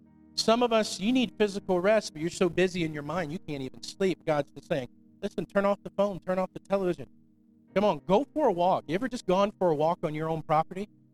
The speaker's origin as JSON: {"language": "English", "region": "Florida", "country": "United States", "tie": "born or raised there", "said": "even in elementary school where I grew up in Florida, they would come in and check our vision."}